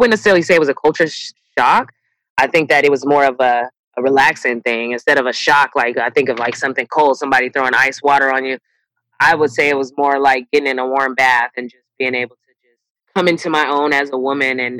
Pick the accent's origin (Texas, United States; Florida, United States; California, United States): California, United States; Los Angeles; now in Sacramento, United States; I am from Los Angeles, California. Grew up there, back and forth with mom and dad. The only girl in my family, five brothers. Moved to Sacramento in about 2008.